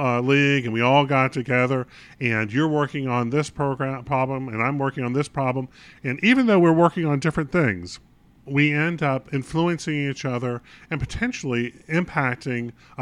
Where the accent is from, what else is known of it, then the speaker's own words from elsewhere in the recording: North Carolina, United States; I'm from North Carolina. Every time I go back to Raleigh, there's an energy to that area.